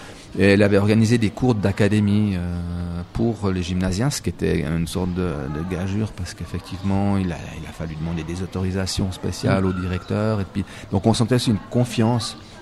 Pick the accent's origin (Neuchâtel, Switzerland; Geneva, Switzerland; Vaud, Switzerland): Vaud, Switzerland; Villars-sur-Ollon; j'ai bientôt 50 ans cette année. J'ai fait les Beaux-Arts à Genève, mais j'ai grandi dans les Préalpes vaudoises, dans une station de ski, Villars-sur-Rollon.